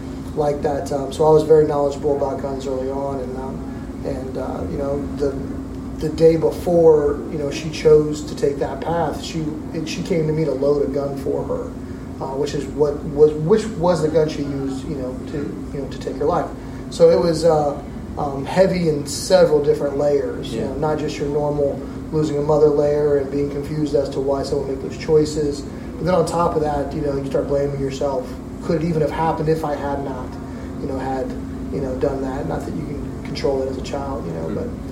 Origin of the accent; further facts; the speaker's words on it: Tampa, Florida, United States; So I was born and raised in the Tampa, Florida area, middle to lower middle class, you know, rural family, hard working.